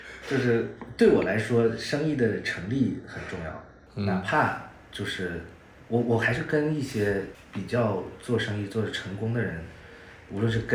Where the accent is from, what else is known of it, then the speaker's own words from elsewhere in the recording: China; 我从小在中国长大，然后我肯定也受这种审美的影响。